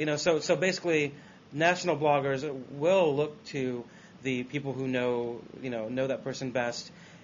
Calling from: Arlington, Virginia, United States; I'm actually recording from Arlington, Virginia. I said Washington, but I fibbed slightly

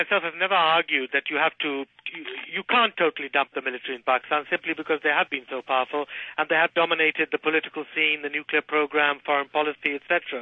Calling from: Burlington, Massachusetts, United States; I'm calling from Burlington.

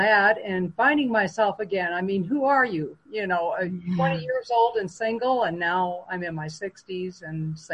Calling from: Craig, Colorado, United States; Cray, Colorado, northwest corner of Colorado.

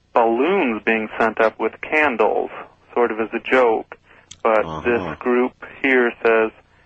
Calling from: Oceanside, California, United States; Hi, I'm calling from Oceanside, California.

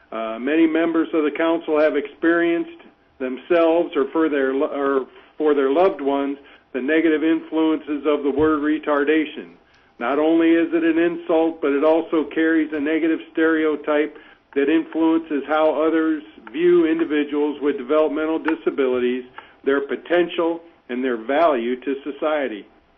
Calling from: Nenana, Alaska, United States; I'm calling in from Nenana.

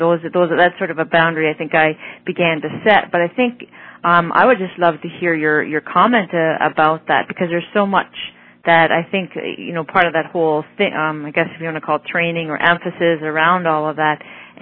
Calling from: Waterloo, Ontario, Canada; I'm calling from Waterloo, Ontario.

